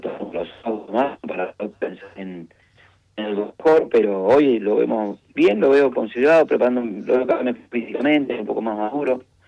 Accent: Argentina; creo que es un orgullo como argentino y habiendo estado prácticamente 10 años en el exterior corriendo

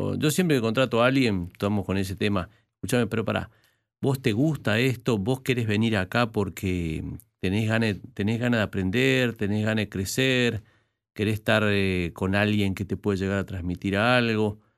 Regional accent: La Cumbre, Córdoba, Argentina; now in Buenos Aires, Argentina; Cordobés de la cumbre. Ya hace 33 años que estoy en Buenos Aires, pero bueno, sigo siendo cordobés, ¿no?

